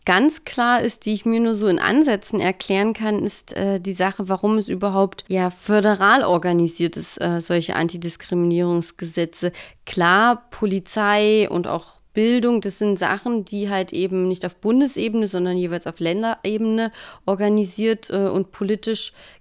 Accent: Thuringia, Germany; Weiß ich, wenn ich als Thüringerin in Bayern unterwegs bin, was würde das dann auf einmal bedeuten?

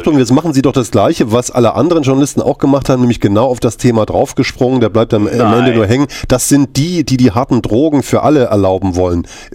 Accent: East Germany, Germany; Wenn wir als Ostdeutsche oder als ehemalige DDR-Bürger hören, demokratischer Sozialismus.

